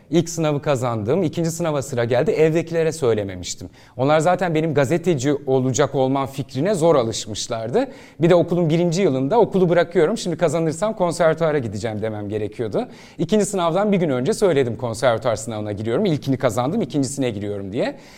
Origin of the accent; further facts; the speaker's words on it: Ankara, Turkey; Ben Ankara'da doğdum, büyüdüm. Tabii. Ankara'da doğdum, büyüdüm. Ve mesleğe ilk Ankara'da başladım. Muhabirlik yaptım 10-12 yıl Ankara'da. Adım adım bütün sokaklarını gezdim.